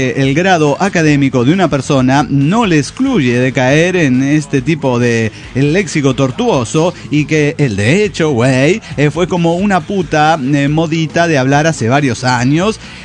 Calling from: Reynosa, Tamaulipas, Mexico; de Reynoso, Tamaulipas.

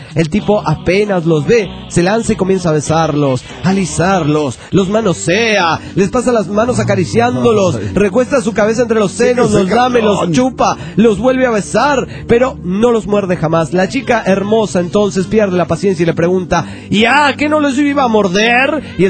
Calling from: Lima, Peru; de Lima, Perú.

